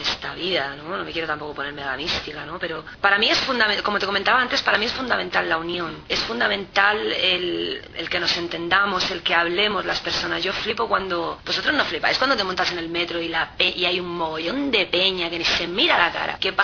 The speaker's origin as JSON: {"language": "Spanish", "town": "Barcelona", "region": "Catalonia", "country": "Spain", "said": "Venimos de Barcelona."}